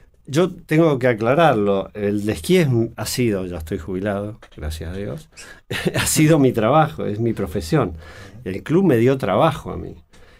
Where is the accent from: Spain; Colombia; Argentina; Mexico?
Argentina; Mendoza; also born or lived in Switzerland; now in El Bolsón, Argentina; y concretamente mi familia aquí en Bolsón, yo vengo de Mendoza y Suiza